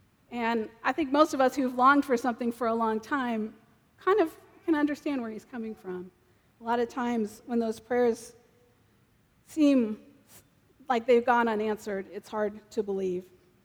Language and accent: English; Brooklyn, New York, United States; I grew up in Brooklyn, and all my friends were Jews or Catholics, and we had never actually met a Protestant